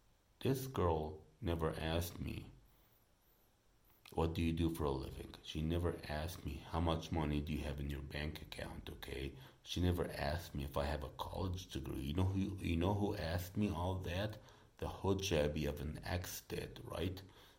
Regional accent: United States; The fact that I'm here from America, and in all honesty, man, I've been telling these people I'm from Egypt.

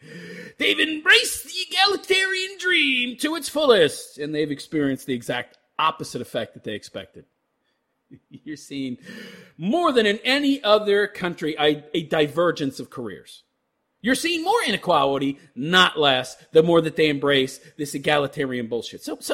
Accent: United States; And you would think that me being an American, I would be all for the women's team winning

